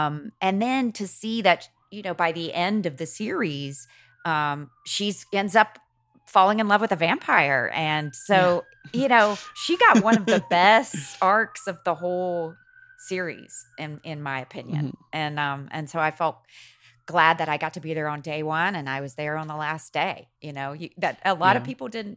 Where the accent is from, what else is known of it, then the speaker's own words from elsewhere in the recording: Macon, Georgia, United States; you know, I grew up in Macon